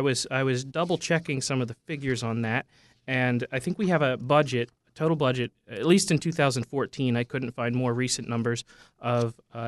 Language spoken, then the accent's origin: English; Delaware, United States; also born or lived in Texas; Well, I was born and raised in Delaware, aside from a few years that I lived in Texas.